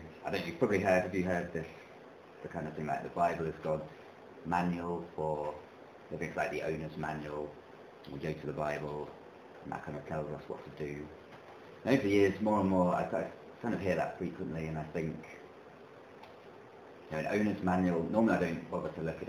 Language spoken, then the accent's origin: English; United Kingdom; And so it's a kind of Pentecostal background, so not too wild because we're British Pentecostals.